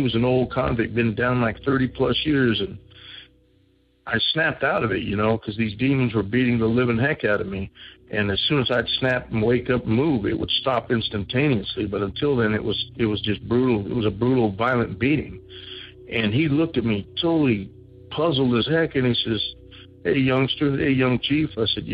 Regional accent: Arizona, United States; Yes, I am full-blooded Native American. And I am from Indian Reservation in Arizona.

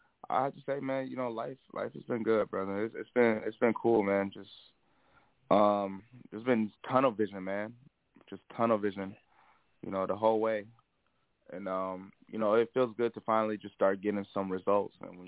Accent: St. Paul, Minnesota, United States; I'm from St. Paul.

